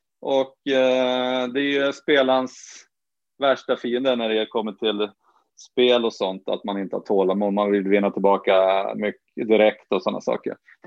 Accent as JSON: {"language": "Swedish", "country": "Sweden", "also_born_or_lived": "United States", "said": "I alla fall här hemma i Sverige, i USA var det lite knepigare, men hemma i Sverige var jag alltid först i omklädningsrummet."}